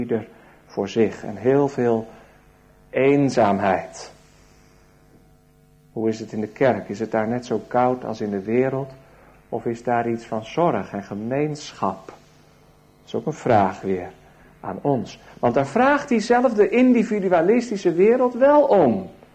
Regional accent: Katwijk, South Holland, Netherlands; Mijn vrouw woonde in Rotterdam. Ik kwam zelf uit Katwijk.

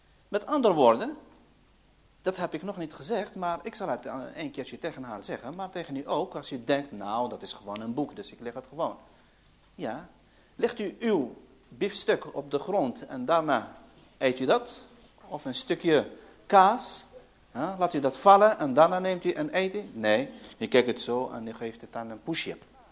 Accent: Algeria; Dutch is a second language; Ik ben Algerijn. Ze gaan van dat ik moslim ben

